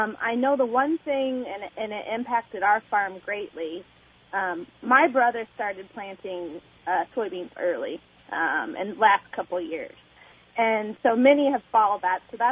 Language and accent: English; Nokomis, Illinois, United States; Well, I'm originally from Nokomis, Illinois, so Montgomery County, currently living in Christian County.